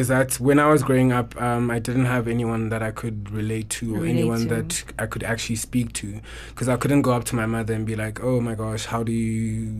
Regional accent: Eastern Cape, South Africa; now in Johannesburg, South Africa; I'm a 28-year-old gay male, born and bred in the Eastern Cape. I have lived in Cape Town, and basically now I reside in Joburg

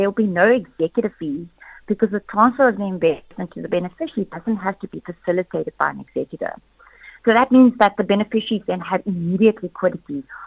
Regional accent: South Africa; So you're utilizing those offshore allowances that we as South African investors get on an annual basis.

